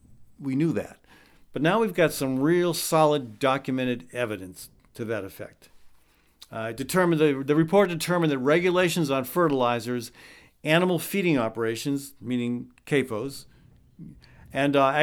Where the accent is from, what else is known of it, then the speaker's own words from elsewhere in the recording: Iowa, United States; The bad news is that Iowa My home state is the fastest, has the fastest growing rate of cancer in the U.S.